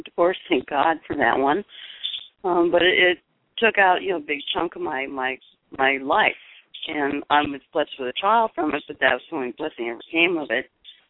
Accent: California, United States; No, I grew up in California.

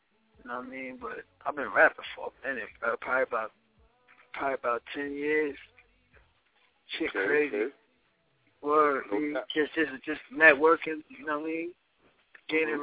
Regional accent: New Jersey, United States; Man, I'm from Jersey, my nigga.

